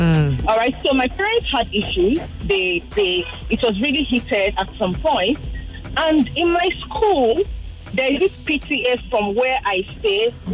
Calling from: Lekki, Lagos, Nigeria; I'm calling from Lekki.

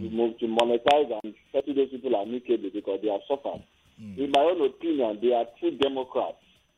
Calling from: Lagos, Nigeria; I'm calling from Lagos.

